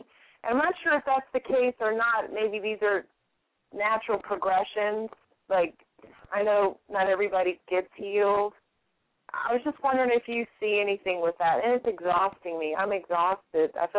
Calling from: New Orleans, Louisiana, United States; Hi. Thank you … from New Orleans.

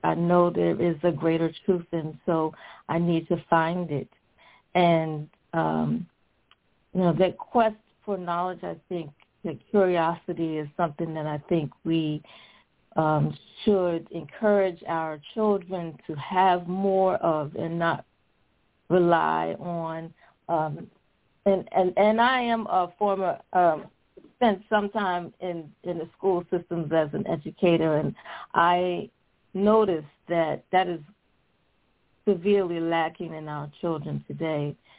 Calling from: Richmond, Virginia, United States; I'm calling from Richmond, Virginia.

